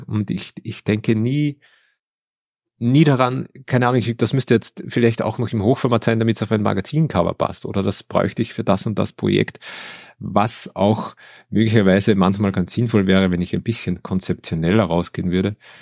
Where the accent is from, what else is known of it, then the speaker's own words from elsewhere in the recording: Linz, Upper Austria, Austria; der oberösterreichischen Landeshauptstadt Linz. Die eben meine Heimatstadt ist.